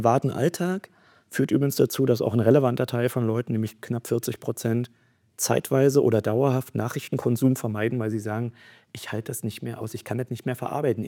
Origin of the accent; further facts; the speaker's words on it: Germany; als Ostdeutscher